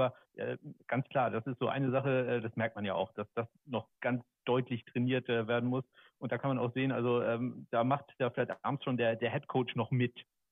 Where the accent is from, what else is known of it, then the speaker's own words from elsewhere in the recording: Kiel, Schleswig-Holstein, Germany; Und als Kieler bin ich so ein bisschen in Hamburg affin.